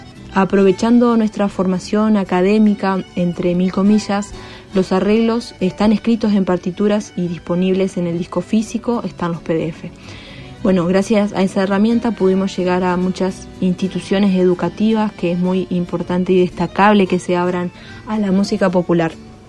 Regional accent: Gualeguay, Entre Ríos, Argentina; soy de Gualeguay, Entre Ríos, y me acerco a la música desde chica, más o menos 6, 7 años.

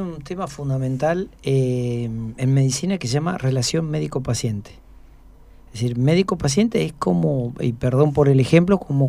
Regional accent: San Martín de los Andes, Neuquén, Argentina; Yo vengo de San Martín de los Andes

